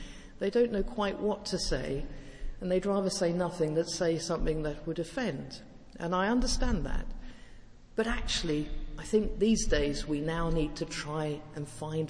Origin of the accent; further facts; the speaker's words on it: Guernsey; I come from Guernsey in the Channel Islands, and for those of you who've been there, it's a beautiful island, but it is caught in a little bit of a time warp. I suggest we're about 50 years behind the mainland.